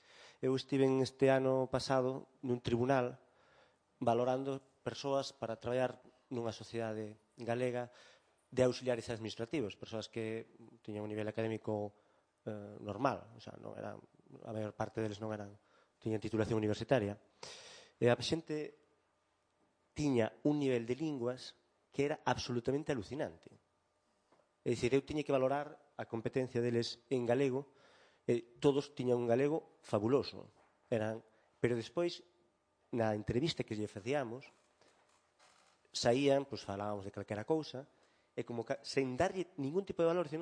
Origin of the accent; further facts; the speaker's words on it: Galicia, Spain; unha riqueza, que é unha riqueza nosa, como galegos, unha riqueza tamén nosa